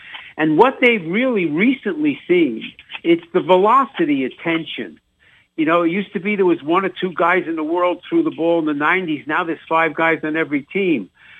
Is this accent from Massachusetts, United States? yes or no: no; Bronx, New York, United States; You know, I grew up in the Bronx, and it was Willie Mays.